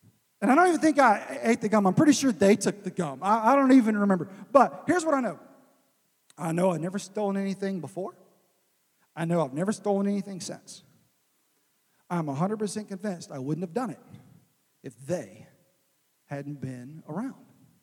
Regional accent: Florence, South Carolina, United States; I grew up in Florence, South Carolina, and I went to First Baptist Church in Florence, South Carolina.

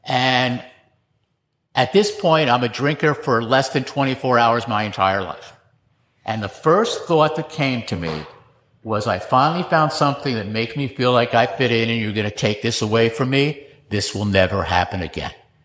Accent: New Jersey, United States; also born or lived in Tampa; I was born in Florida, in Tampa. I grew up in New Jersey.

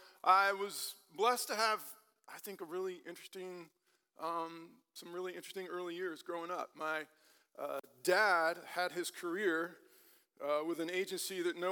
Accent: La Paz, Bolivia; also born or lived in Peru / Washington, D.C. area, United States; I spent 4 years growing up in La Paz, Bolivia, and 3 years growing up in Peru. Before that, I was in the D.C. area, and then after that, my family was back in the D.C. area

